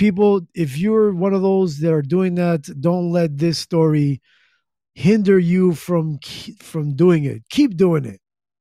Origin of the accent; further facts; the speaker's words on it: Pennsylvania, United States; So, congratulations to that Pennsylvania, my home state, Pennsylvania